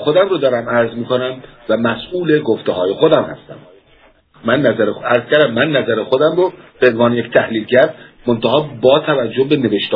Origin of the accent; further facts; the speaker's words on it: Iran; به عنوان یک عرب ایرانی